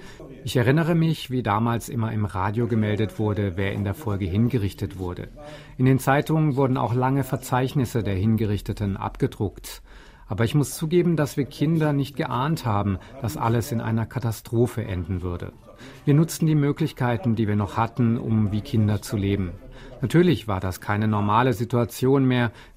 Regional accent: Prague, Czechia; Ich bin 1929 in Prag geboren. Wir wohnten damals am Palatsky-Kai. Meine erste Schule war in der Pstrosowa.

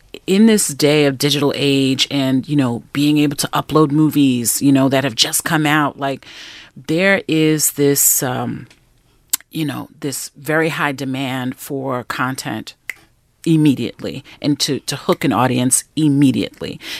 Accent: Brooklyn, New York, United States; born or raised there

